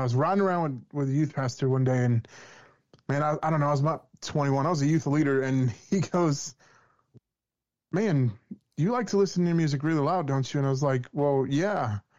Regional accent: New Orleans, Louisiana, United States; He knew I grew up in New Orleans, and I grew up listening to jazz and blues

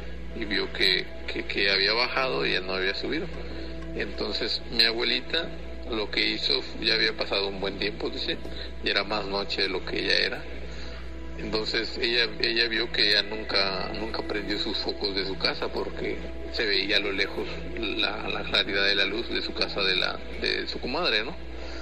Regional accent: Tuxtla Gutiérrez, Chiapas, Mexico; Yo soy de Tuxtla Gutiérrez, del estado de Chiapas.

